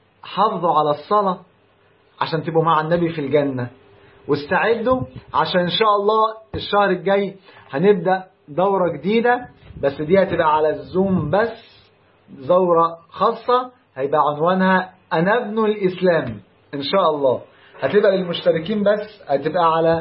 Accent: Egypt; ربنا يحفظ بلدنا مصر ويجعلها أمن وأمان

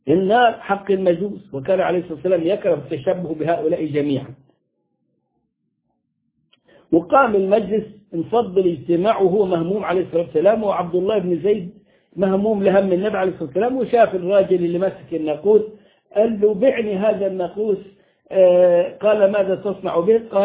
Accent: Upper Egypt, Egypt; عندنا في الصعيد

